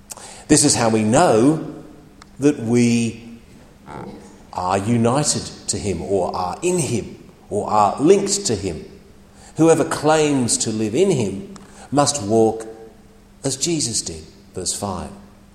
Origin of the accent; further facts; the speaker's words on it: Australia; I'm a Christian, I'm not a Muslim. I'm a Christian, I'm an Australian.